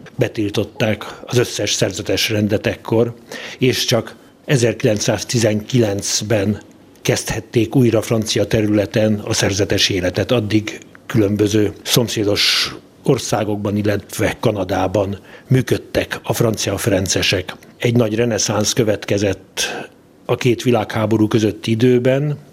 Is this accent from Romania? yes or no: no; DR Congo; Hungarian is a second language; now in Hungary; Egy kicsi faluból származom, 600 kilométerre van ez, az ország második legnagyobb városától, Dél-Kongóban.